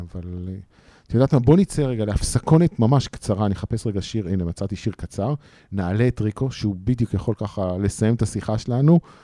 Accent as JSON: {"language": "Hebrew", "town": "Ra'anana", "region": "Central District", "country": "Israel", "tie": "born or raised there", "said": "אני יליד רעננה, לא יליד רעננה, אבל מרבית שנותיי את הטיפש 10, נגדיר את זה, עד גיל 23, גרתי ברעננה."}